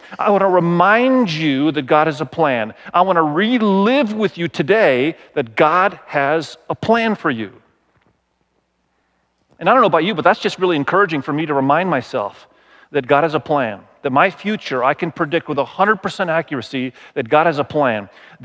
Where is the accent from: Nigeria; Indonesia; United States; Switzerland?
Indonesia; we grew up in Malaysia, or Indonesia rather, and my wife in Cambodia. So we grew up in Asia. We love Asian culture. We love Asian food.